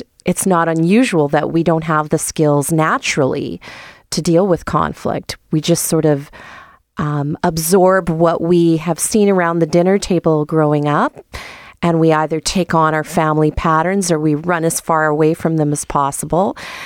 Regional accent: Winnipeg, Manitoba, Canada; Yeah, I'm born and raised in Winnipeg, so born at the Old Grace Hospital, that is now condos in the Wolseley area, and lived here all of my life.

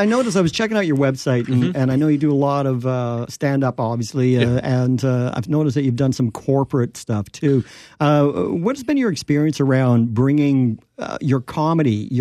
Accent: Newfoundland and Labrador, Canada; Well, I'm from Newfoundland originally, so I spit a lot.

